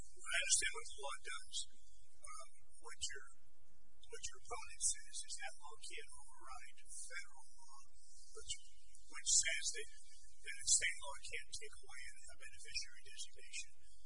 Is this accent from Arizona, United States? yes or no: yes; Arizona, United States; born there; I was born in Arizona.